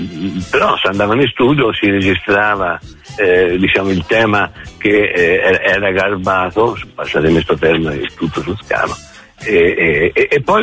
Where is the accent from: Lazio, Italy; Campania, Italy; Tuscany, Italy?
Tuscany, Italy; Prato; also born or lived in Florence; Però insomma siamo cresciuti a Prato, no? E ci sono dei luoghi come potrebbe essere appunto il Cacciatore dell'Imperatore, piuttosto che Piazza Cialdi, ecco, dove noi abbiamo attraversato la nostra gioventù.